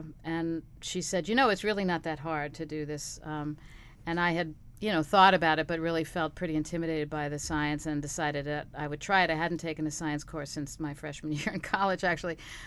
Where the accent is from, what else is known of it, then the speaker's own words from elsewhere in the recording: Buffalo, New York, United States; born there; I was born in Buffalo, New York, a very long time ago.